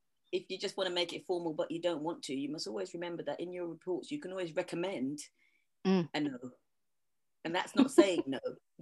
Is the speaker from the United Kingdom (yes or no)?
yes; England, United Kingdom; But I'm from England.